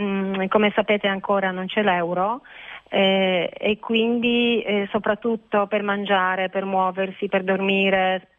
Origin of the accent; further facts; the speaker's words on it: Wrocław, Lower Silesian Voivodeship, Poland; Italian is a second language; also born or lived in Kraków / Italy; sono nata a Cracovia, ma molto presto ci siamo trasferiti a Breslavia, Wrocław, che è una città del sud-ovest della Polonia, e dopo ho cominciato tra Varsavia, l'Italia, Venezia, Torino, Roma, quindi la Polonia un po' tutta e anche l'Italia un po' tutta.